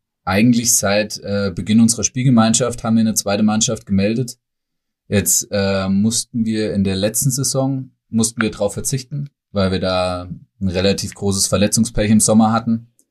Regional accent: Motten, Bavaria, Germany; 27 Jahre alt. Komme gebürtig aus Motten und habe mich jetzt in Waldfenster eingenistet.

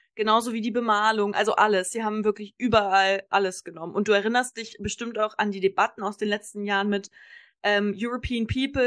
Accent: Kassel, Hesse, Germany; now in Konstanz, Germany; in meiner Heimatstadt Kassel gibt es auch echt einen fetten neuen Filmpalast.

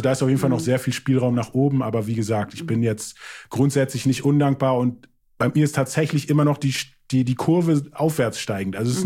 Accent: Germany; first language English; German is a second language; wenn man aus Deutschland kommt

